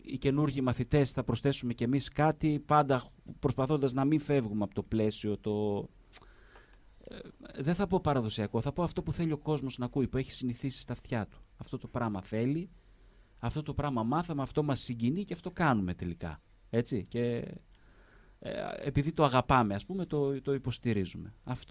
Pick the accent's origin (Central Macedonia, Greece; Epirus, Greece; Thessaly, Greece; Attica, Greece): Thessaly, Greece; Giannouli; μεγάλωσα στη Γιάννουλη, βγαίνοντας για Τύρναβο. Η καταγωγή της μάνας μου είναι από τη Βερδικούσια Λασόνα, στο χωριό των Πολυτέκνων, και ο πατέρας μου κατάγεται από την Μεγάλη Κάψη Φθιώτιδας, πώς στα σύνορα Βρετανίας και όπως ανεβαίνεις για Καρπενήσι.